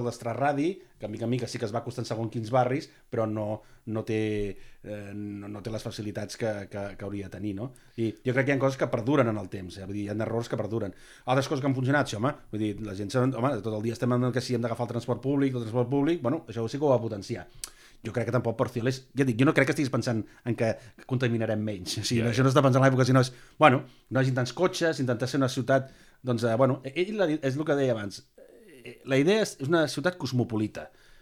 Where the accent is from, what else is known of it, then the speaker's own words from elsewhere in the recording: Sabadell, Catalonia, Spain; jo soc de Sabadell